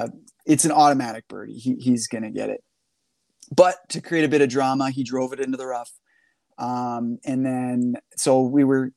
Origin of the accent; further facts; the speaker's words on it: British Columbia, Canada; which is half an hour from where I grew up in BC on the West Coast